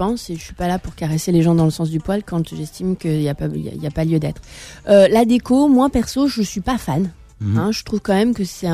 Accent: Algeria; Je suis algérienne quand même

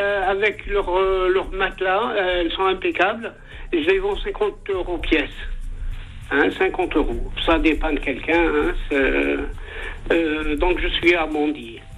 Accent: Bondy, Île-de-France, France; Moi, je suis de Bondy

